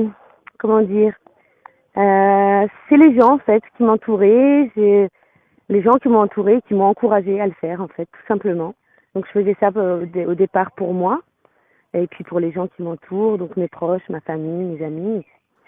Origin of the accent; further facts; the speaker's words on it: Lyon, Auvergne-Rhône-Alpes, France; Tout à fait, je viens de Lyon.